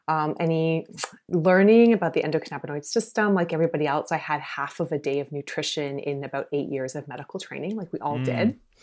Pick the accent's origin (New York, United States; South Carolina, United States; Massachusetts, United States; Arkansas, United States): South Carolina, United States; now in Canada; I grew up in the States, actually, not in Canada. And I grew up in South Carolina. So quite conservative area.